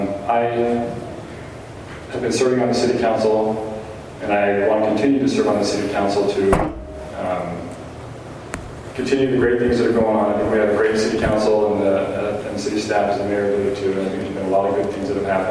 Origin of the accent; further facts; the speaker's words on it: Orem, Utah, United States; now in American Fork, United States; I have lived in American Fork for 30 years. I was born and raised in Orem.